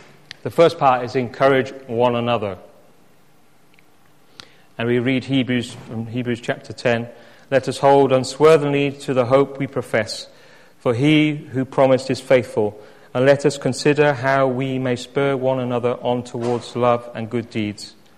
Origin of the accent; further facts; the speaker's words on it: England, United Kingdom; And as English, often, we're not so good at that, are we? We're quite reserved.